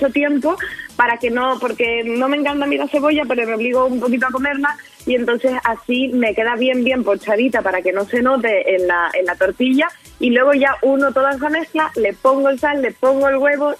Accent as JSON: {"language": "Spanish", "town": "San Cristóbal de La Laguna", "region": "Canary Islands", "country": "Spain", "said": "La vida normal es que en mi tierra, La Laguna, de donde yo soy, hay unos perritos calientes fantásticos."}